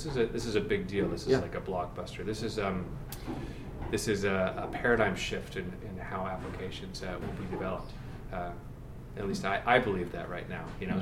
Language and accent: English; Hollywood, California, United States; I'm from Hollywood, and when I was younger, I thought I was going to be a filmmaker. So when I was like 16, I moved